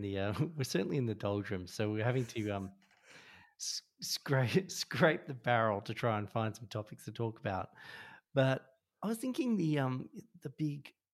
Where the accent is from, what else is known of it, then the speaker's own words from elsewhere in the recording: Tasmania, Australia; born there; I was born in Tasmania.